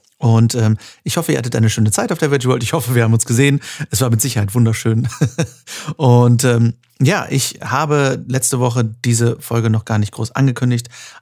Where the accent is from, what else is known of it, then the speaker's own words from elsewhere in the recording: North Rhine-Westphalia, Germany; now in Düsseldorf, Germany; Und das, obwohl ich jetzt in Düsseldorf lebe. Aber diese Diskussion werde ich jetzt nicht auslösen. Ich bin Westfale, mir ist das relativ schnuppe.